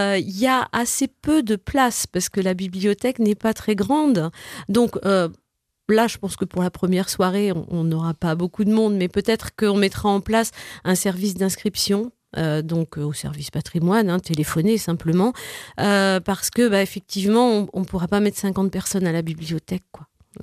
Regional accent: Île d'Yeu, Pays de la Loire, France; on est tous de l'Île-Dieu, mais on habite tous un village.

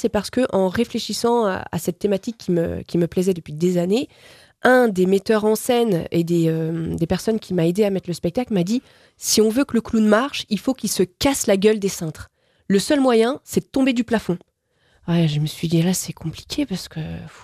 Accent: Fontenay-le-Comte, Pays de la Loire, France; oui, voilà, c'est parce qu'on est de Fontenay-le-Comte

